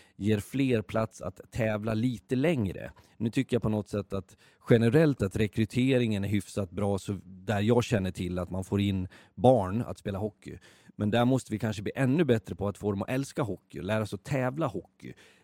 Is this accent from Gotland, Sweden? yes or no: no; Leksand, Dalarna County, Sweden; ta Leksand återigen, där jag kommer ifrån, så är det ju kultur att spela hockey. Som jag minns det så spelade alla mer eller mindre hockey när jag var barn.